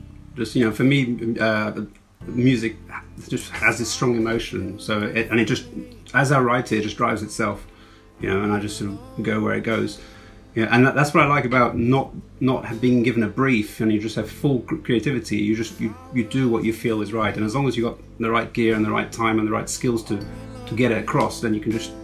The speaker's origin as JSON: {"language": "English", "country": "Portugal", "tie": "born or raised there", "second_language": "English", "said": "I grew up in Portugal. I could only speak Portuguese and French only, but I couldn't speak English."}